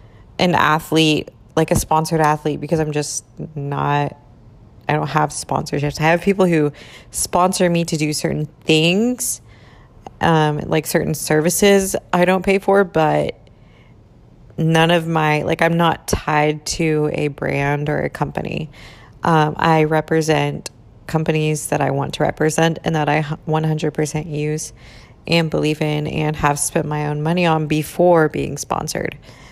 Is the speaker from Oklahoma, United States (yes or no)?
yes; Fort Gibson, Oklahoma, United States; I don't really keep up with anyone from my hometown, though, just because that's just not, like, there's no, really no value there for me anymore, other than that's where I grew up.